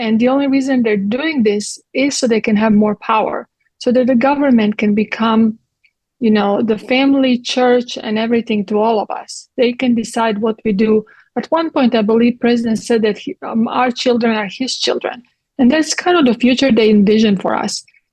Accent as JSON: {"language": "English", "country": "Croatia", "second_language": "English", "said": "I'm from Croatia, so when I was in Croatia this last time, they stopped using Croatian money system"}